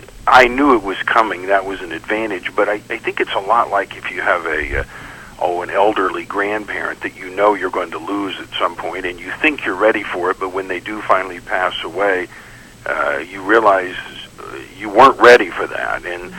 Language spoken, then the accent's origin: English; Tulsa, Oklahoma, United States; Well, I grew up here in Tulsa.